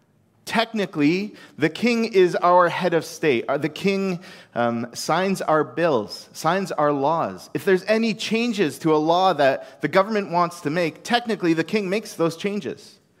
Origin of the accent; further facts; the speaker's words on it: Canada; the queen at that time, or the king now, is my head of state, is the head of Canada, and as Canadian citizens, is our head